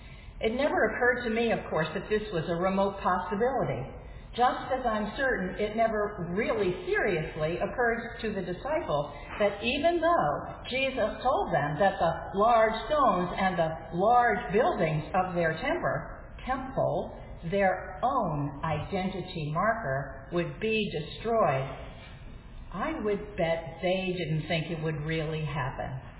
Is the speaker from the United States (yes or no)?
yes; Manhattan, New York, United States; When I tell people who ask me that I grew up in Manhattan, they usually say, "Really?"